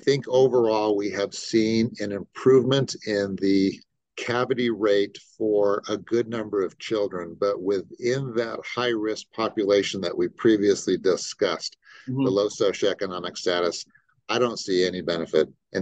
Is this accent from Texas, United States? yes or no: no; Anchorage, Alaska, United States; moved away as an adult; also born or lived in California / Utah; Born in California, but spent most of my childhood in Anchorage, Alaska. And then left the great state of Alaska to attend the University of Utah and then bounced around for school. But been now in Utah longer than I've been anywhere else.